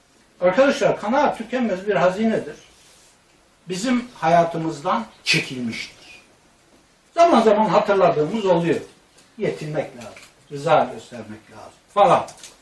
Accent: Black Sea Region, Turkey; Ben şimdi saf bir Karadenizli olarak kimseye de sormuyorum

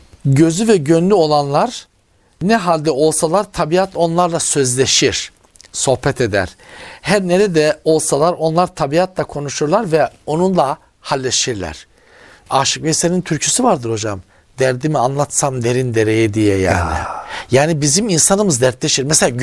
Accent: Trabzon, Turkey; şimdi köye gittiğim zaman bizim köy hocam Trabzon'da. Ben gökyüzüne yakın dağlar diyorum yani. Yüksek rakımlı bir yer.

